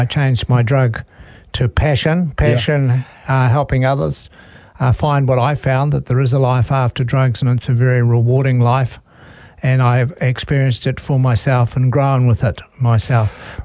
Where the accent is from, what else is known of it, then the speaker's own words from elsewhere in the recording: Scotland, United Kingdom; Well, you know me, I'm a Scotsman from way back.